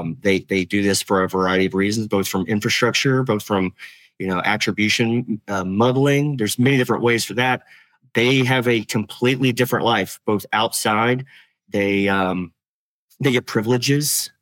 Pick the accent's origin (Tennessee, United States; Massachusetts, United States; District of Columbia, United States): Tennessee, United States; I'm from Tennessee. I'm a hillbilly.